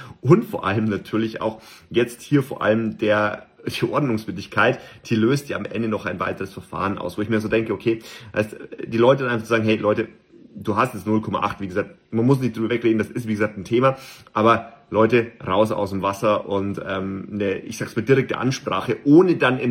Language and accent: German; Bavaria, Germany; ich bin selber aus Bayern, wir haben ja auch natürlich einige Flüsse und auch einige Seen